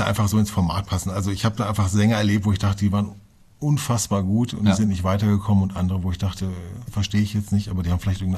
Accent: Hanover, Lower Saxony, Germany; born there; accent: no dialect; Ich bin ja gebürtiger Hannoveraner, das heißt, ich bin dialektfrei

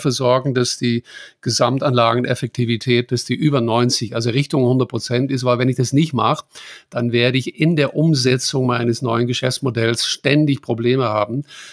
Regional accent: Netherlands; German is a second language; wo ich als Holländer dann diesen unserem föderalen politischen Regierungssystem quasi gegenüber, das ist für mich neu

